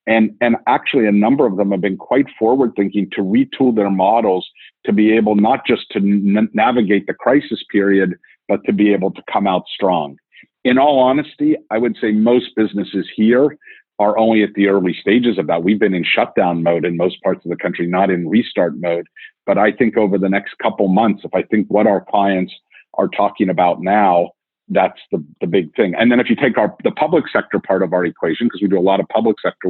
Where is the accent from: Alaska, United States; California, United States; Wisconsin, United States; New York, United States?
New York, United States; Well, I'm a New Yorker too, and I think about it every day.